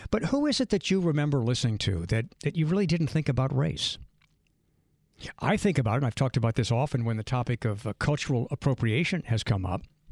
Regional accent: New York, United States; My parents raised me on … I grew up in New York.

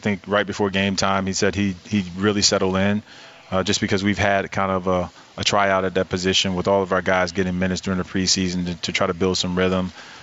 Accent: Miami, Florida, United States; I grew up in Miami, man. Miami Hurricanes.

